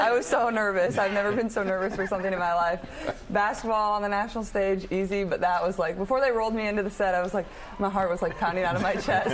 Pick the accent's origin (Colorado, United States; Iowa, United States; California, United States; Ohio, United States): Iowa, United States; obviously I went to the University of Iowa. I'm from Iowa.